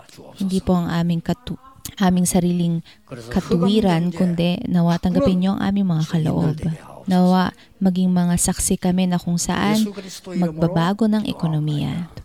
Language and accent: Tagalog; Busan, South Korea; Tagalog is a second language; Dahil sa mga taga probinsyano kami, taga Busan